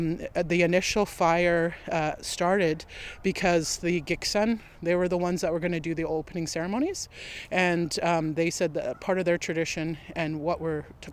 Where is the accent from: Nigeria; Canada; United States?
Canada; British Columbia; people on the West Coast of what we currently refer to as British Columbia, we potlatched, right?